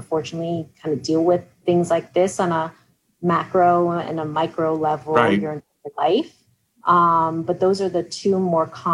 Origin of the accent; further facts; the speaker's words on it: New York, United States; And, you know, growing up in New York, same thing.